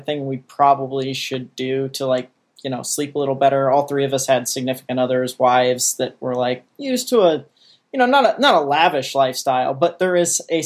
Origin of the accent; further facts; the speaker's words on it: Columbia, Missouri, United States; We're from Columbia, Missouri.